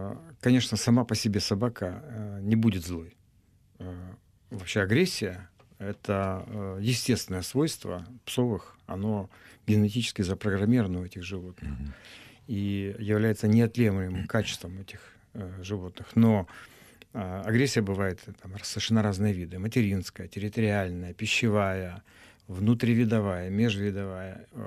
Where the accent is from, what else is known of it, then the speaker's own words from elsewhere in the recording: Cherkasy, Cherkasy Oblast, Ukraine; в моем родном городе, где я родился, в Черкасах